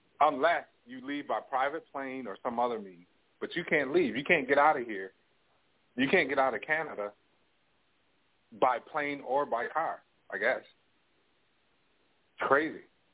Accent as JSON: {"language": "English", "country": "United States", "said": "like for me it doesn't apply because I'm American"}